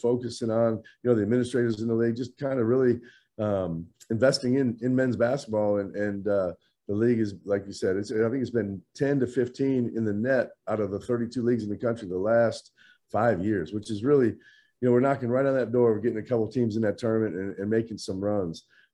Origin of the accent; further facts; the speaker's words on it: Midwest, United States; I was kind of like a lot of guys growing up in the Midwest.